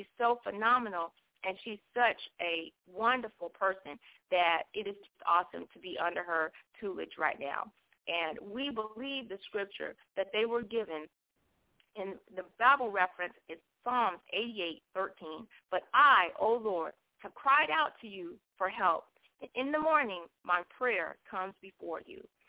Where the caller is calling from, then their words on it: Columbia, South Carolina, United States; I am greeting you from Columbia, South Carolina.